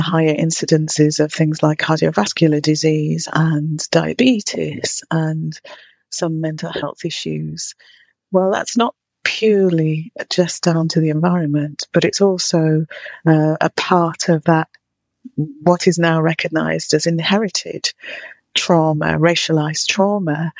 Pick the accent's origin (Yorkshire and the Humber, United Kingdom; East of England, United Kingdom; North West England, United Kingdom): Yorkshire and the Humber, United Kingdom; Leeds; I come from Leeds. I'm a Yorkshire lass, and inner city Leeds as well.